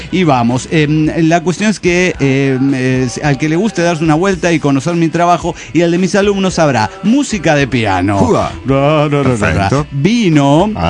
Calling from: Mexico City, Mexico; del Distrito Federal.

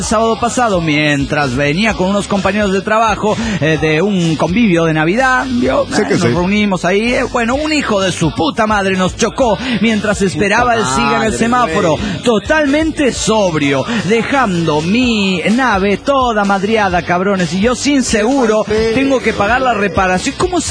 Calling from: Caracas, Capital District, Venezuela; Desde Caracas, Venezuela, aquí en la falda del Ávila, comunicándome, panas.

